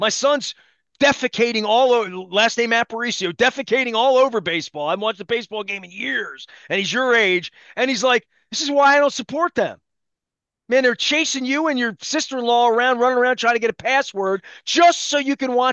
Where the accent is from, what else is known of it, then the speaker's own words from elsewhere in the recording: Baltimore, Maryland, United States; all of these definitions for baseball that are a part of like our DNA being from Baltimore and growing up around Earl Weaver and your dad and my dad and our culture here for baseball.